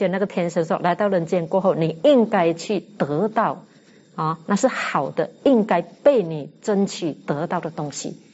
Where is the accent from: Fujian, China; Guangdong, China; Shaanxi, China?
Fujian, China; 第四天就是我们福建人最喜欢初九拜的那个第四天哈